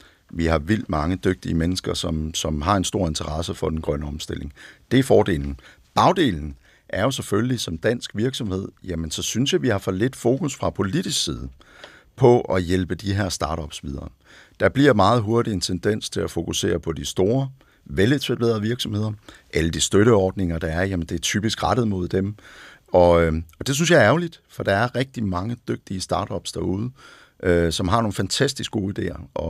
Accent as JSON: {"language": "Danish", "town": "Randers", "region": "Central Denmark Region", "country": "Denmark", "tie": "born or raised there", "said": "Jeg husker, da jeg var dreng, var der en vindmølleproducent i Randers, hvor jeg voksede op"}